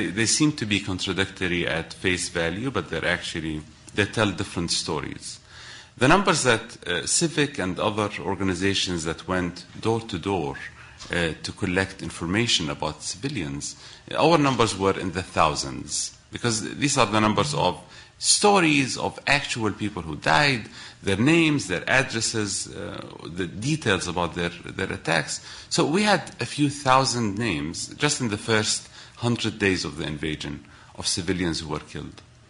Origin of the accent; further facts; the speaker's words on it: Iraq; I was born in Iraq, and I lived there throughout the 90s.